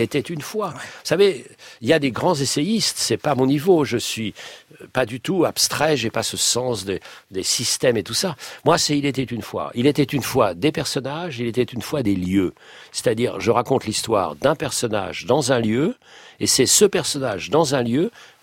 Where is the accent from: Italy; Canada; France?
France; Brittany; si je suis un vrai breton ouais.